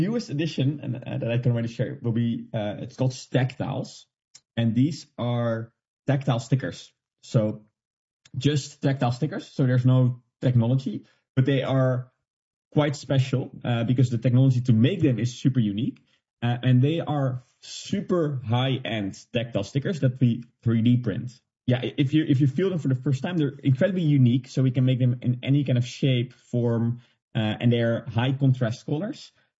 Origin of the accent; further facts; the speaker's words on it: Netherlands; English is a second language; We're from Netherlands, and we're famous for being very direct.